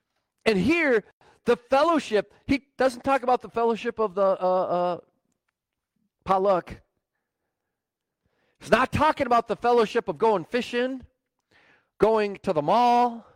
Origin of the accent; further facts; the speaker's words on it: Rochester, Minnesota, United States; I had the privilege of growing up in Rochester, Minnesota. I was born up here. Parents moved down there after my dad got back from Vietnam. We moved to Rochester.